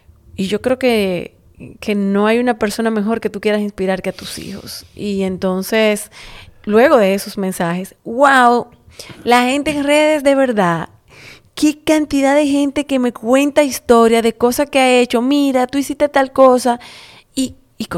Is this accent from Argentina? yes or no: no; Dominican Republic; 200,000 mensajes de gente orgulloso de ser dominicano, al igual que yo.